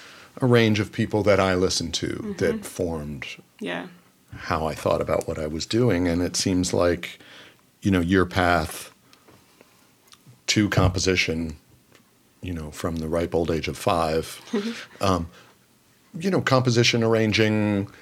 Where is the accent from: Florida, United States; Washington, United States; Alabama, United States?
Washington, United States; Seattle; You know, growing up in Seattle, of course, there's a great scene in Seattle